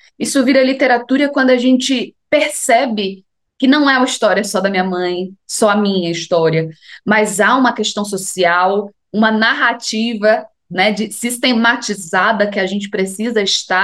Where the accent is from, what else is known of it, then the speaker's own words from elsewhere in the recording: Paulo Afonso, Bahia, Brazil; Eu sou nordestina, eu sou baiana de Paulo Afonso.